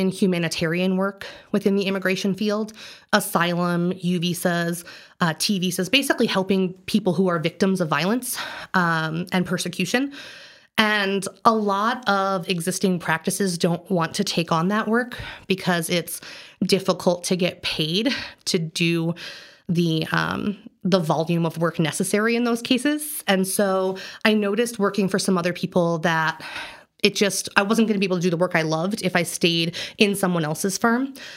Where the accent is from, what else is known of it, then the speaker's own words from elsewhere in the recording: Maryland, United States; now in Colorado, United States; I am from Maryland, so I'm an East Coast woman. I came to Colorado